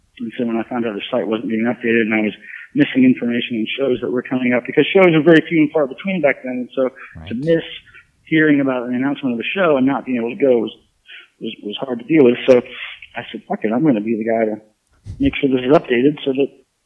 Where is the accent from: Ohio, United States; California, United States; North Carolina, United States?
Ohio, United States; Stow; fell in love with was from Ohio, where I was from. They were like, right, they were from Akron. I was from Stowe, which is like basically the same neighborhood.